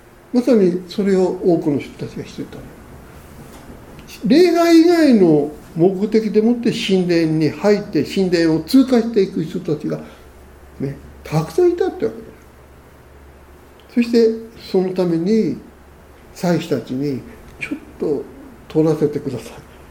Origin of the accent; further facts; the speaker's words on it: Tokyo, Japan; 東京人だから家康大好きなんだけど、